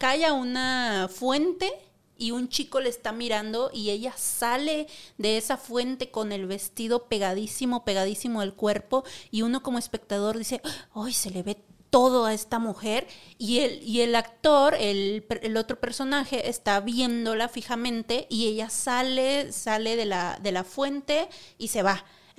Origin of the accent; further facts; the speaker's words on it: Monterrey, Nuevo León, Mexico; now in Mexico City, Mexico; Bueno, soy originaria de Monterrey.